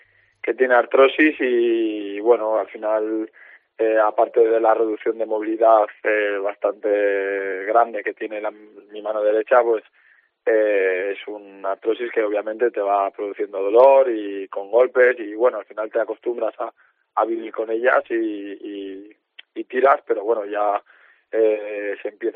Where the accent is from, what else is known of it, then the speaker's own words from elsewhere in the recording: Santander, Cantabria, Spain; he notado mucho el cariño de la gente de mi tierra, de Santander